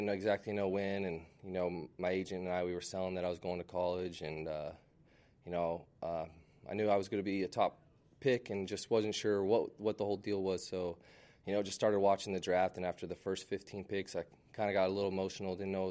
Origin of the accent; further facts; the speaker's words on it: New Mexico, United States; I'm from New Mexico, and I just graduated high school, and my parents put on a little draft party at Coach's Bar and Grill on Central down in New Mexico.